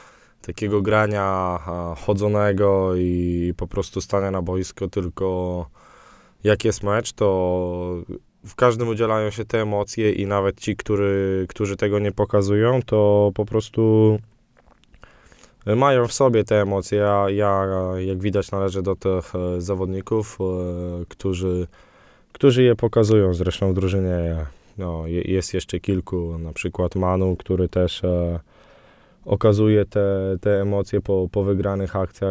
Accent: Olsztyn, Warmian-Masurian Voivodeship, Poland; Też jestem tutaj w Olsztynie już któryś sezon, plus jestem stąd

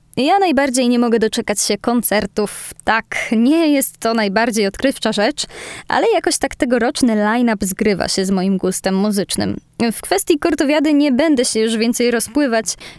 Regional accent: Olsztyn, Warmian-Masurian Voivodeship, Poland; Jako rodowita olsztynianka

